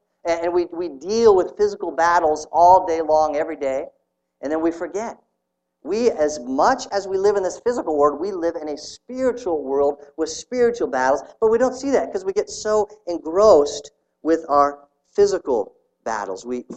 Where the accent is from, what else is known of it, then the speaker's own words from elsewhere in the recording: Canton, Ohio, United States; This is run by the Canton Baptist Temple, which is essentially my hometown.